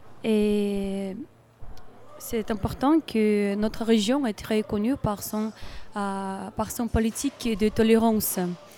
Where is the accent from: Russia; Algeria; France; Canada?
Russia; Tatarstan; Oui, nous sommes venus du Tatarstan, c'est une région de la Russie.